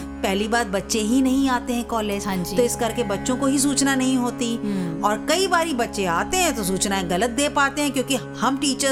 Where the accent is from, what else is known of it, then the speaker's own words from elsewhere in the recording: Ayodhya, Uttar Pradesh, India; मैं अयोध्या से हूँ